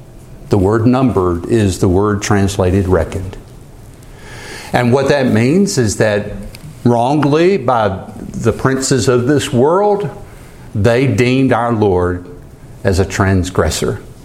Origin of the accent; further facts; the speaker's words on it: the South, United States; I grew up in the South. Many of you grew up in the South. I've heard this all my life.